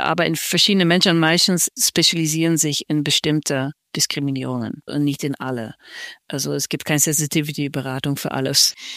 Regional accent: Netherlands; German is a second language; auch für mich als Niederländer

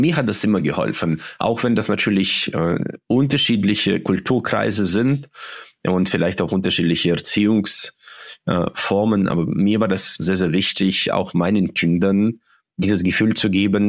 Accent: Uzbekistan; weil ich aus einem anderen Kulturkreis komme. Ich komme ja aus Usbekistan.

